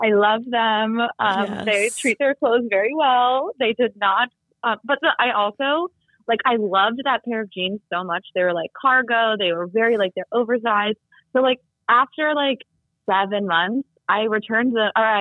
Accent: New York City, New York, United States; I'm a New Yorker and I couldn't afford to take an Uber home.

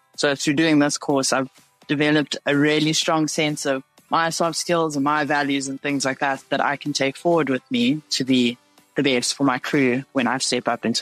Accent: South Africa; as you heard, and I've been in yachting for about 2 years. I'm from South Africa.

